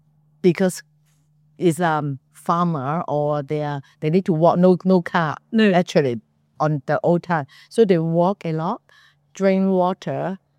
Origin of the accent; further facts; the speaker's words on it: Chuzhou, Anhui, China; English is a second language; And I'm from Chuzhou. I mean, the family is from Chuzhou.